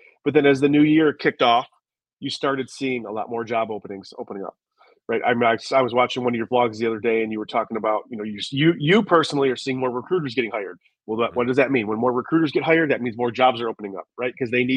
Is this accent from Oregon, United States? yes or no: no; Detroit, Michigan, United States; like I'm from Michigan, you know, half of my childhood, I grew up in the city of Detroit.